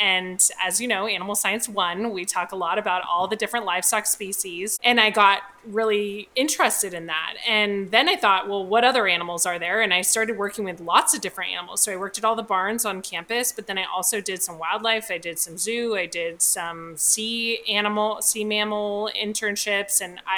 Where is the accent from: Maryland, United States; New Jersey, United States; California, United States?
California, United States; moved away as an adult; I grew up in Alameda County, so very close to where you are. And I went to college and veterinary school at UC Davis, which is up near Sacramento. Love California.